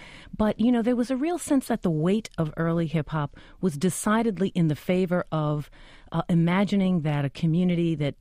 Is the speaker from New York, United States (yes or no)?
yes; New York City, New York, United States; I grew up in Harlem and the Bronx, mostly before hip-hop, which is, you know, an increasingly obvious matter in terms of age.